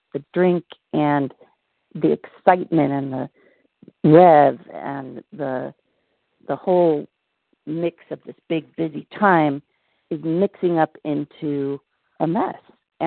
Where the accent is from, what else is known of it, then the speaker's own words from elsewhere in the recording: San Diego, California, United States; I'm from San Diego, California, recovered.